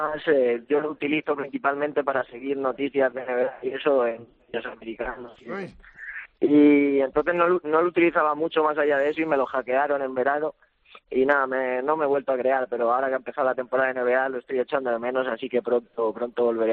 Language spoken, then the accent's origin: Spanish; Madrid, Community of Madrid, Spain; De Madrid soy.